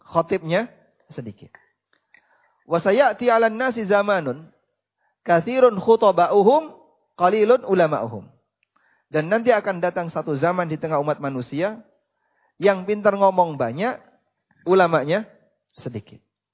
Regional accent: East Java, Indonesia; Saya menjumpai beberapa tokoh di kampung saya sendiri, di Jawa Timur.

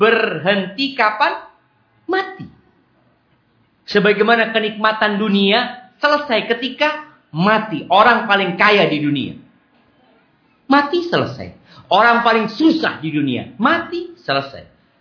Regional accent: Jember, East Java, Indonesia; Saya dari Jember. Saya dosen di STDI.

